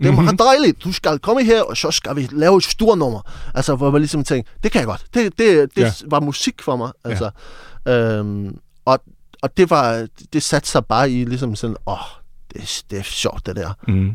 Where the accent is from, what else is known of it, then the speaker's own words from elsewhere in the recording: Region of Southern Denmark, Denmark; jeg voksede op på Vestfyn, ude på landet, i en lille landsby uden for Middelfart. Og i 80'erne, det føltes lidt som sådan en comedy-ørken.